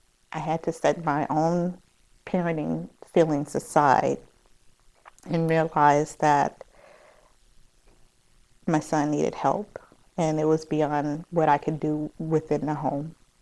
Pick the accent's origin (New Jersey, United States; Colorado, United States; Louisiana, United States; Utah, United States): Louisiana, United States; We're from Louisiana, so we do a lot of that.